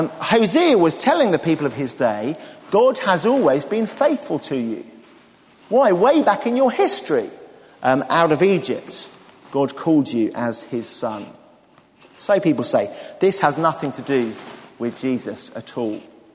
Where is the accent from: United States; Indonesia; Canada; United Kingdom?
United Kingdom; Bedford, East of England; born there; was supposed to be born in Cambridge, in the maternity hospital there, but I arrived 2 weeks early during a dinner party, and so I was born in Bedford.